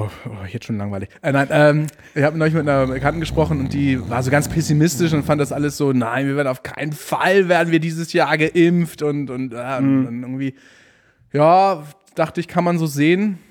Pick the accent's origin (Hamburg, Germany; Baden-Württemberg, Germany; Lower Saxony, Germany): Hamburg, Germany; born there; Ich bin ja in Barmbek geboren.